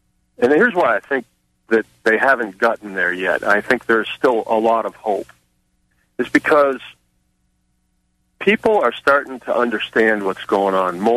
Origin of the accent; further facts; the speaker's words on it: Shrewsbury, Massachusetts, United States; And I'm from New England. I'm from Shrewsbury, Massachusetts. That's where I grew up.